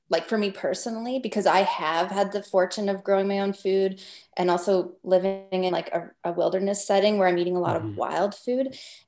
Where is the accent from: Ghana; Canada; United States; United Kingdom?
Canada; I'm a filmmaker from Canada.